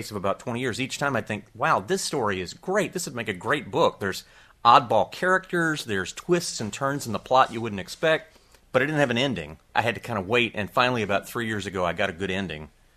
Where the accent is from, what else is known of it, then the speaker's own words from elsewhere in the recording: Pensacola, Florida, United States; I grew up in Pensacola, up in the north end of the state, where if there's wildlife, you hunt it.